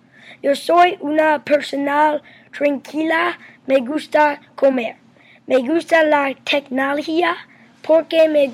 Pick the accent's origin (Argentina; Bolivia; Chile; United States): United States; Atlanta, Georgia; Spanish is a second language; Yo soy de Atlanta.